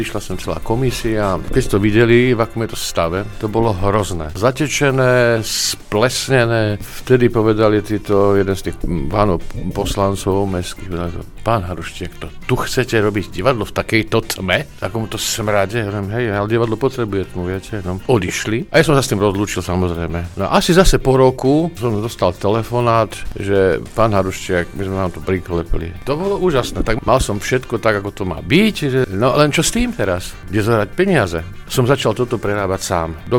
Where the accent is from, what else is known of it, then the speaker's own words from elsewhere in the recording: Sučany, Žilina Region, Slovakia; Pochádzam zo Sučian a prvé divadlo, ktoré som videl, bolo v Martine.